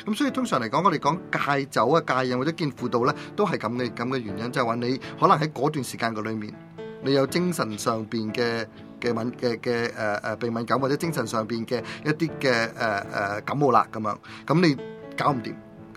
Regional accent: China; 就因為咧，我哋中國人咧就會有一句嘅説話

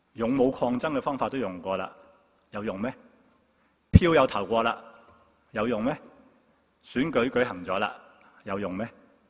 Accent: China; 我们中国人有一句话可能跟他们所说的吻合的

